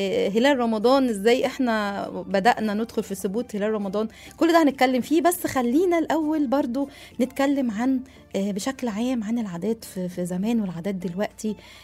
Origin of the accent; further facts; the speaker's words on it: Aswan Governorate, Egypt; بما ان انا من الصعيد يعني من أسوان وأشرفنا الأصل